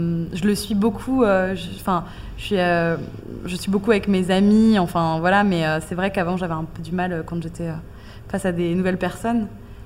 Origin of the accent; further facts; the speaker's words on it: Switzerland; Moi, je viens de Suisse, donc il y a plus les montagnes que la mer.